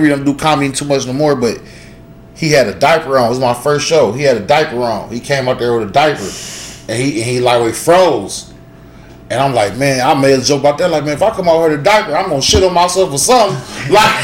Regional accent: Cleveland, Ohio, United States; I just like I said, I'm from Cleveland, Ohio. I never knew. Okay. I'm from the projects, bro.

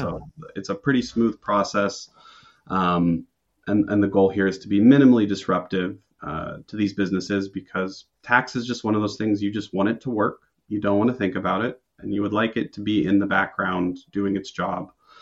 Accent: Bainbridge Island, Washington, United States; This started in my hometown, Bainbridge Island, out of a garage

